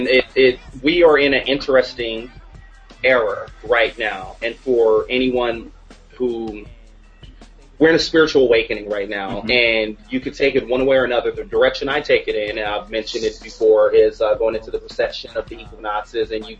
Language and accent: English; United States; and I can always tell as an American when something is happening in the other part of the world